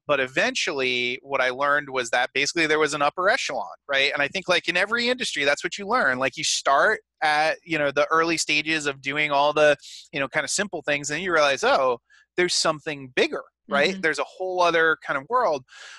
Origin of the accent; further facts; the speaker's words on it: Rhode Island, United States; I'm originally from Rhode Island, which, you know, is a very, very small place